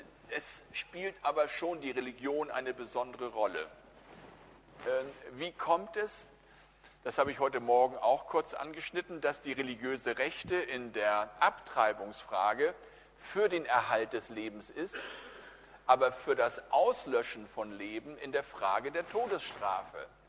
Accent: Germany; Und ich sage das ganz bewusst auch als Deutscher. Ich bin zwar nach dem Krieg geboren

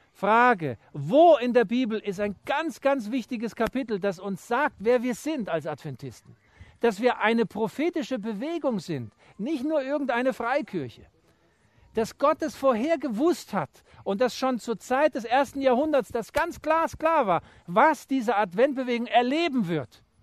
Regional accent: Germany; als wir nach zwei Jahren nach Deutschland zurückkamen, in eine große Gemeinde, und es war Sommer, ich habe es kühl empfunden in meinem Heimatland.

